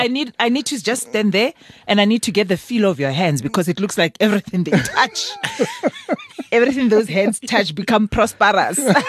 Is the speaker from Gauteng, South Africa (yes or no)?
yes; Soweto, Gauteng, South Africa; I'm your chef and I'm from Soweto.